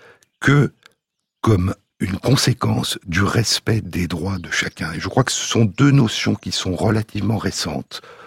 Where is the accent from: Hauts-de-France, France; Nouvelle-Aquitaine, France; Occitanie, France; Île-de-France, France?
Île-de-France, France; Paris; Je suis parisien et quand je suis dans Paris